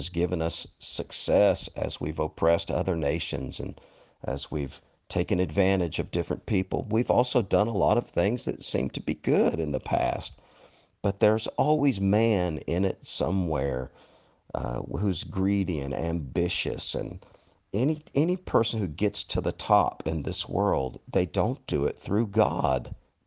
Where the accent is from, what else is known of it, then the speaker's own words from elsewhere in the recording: United States; As an American, as somebody who believed in my country